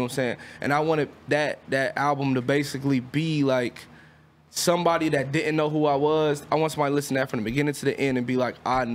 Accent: Southfield, Michigan, United States; I'm Southfield. Mm-hmm. I'm from Southfield, Southfield Crip

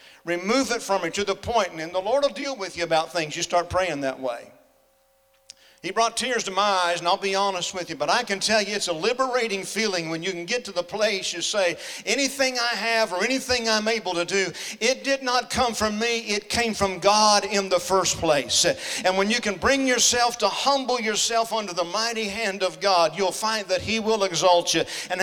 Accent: Oklahoma, United States; because I'm from Oklahoma, and Oklahoma and Oklahoma State were both in it

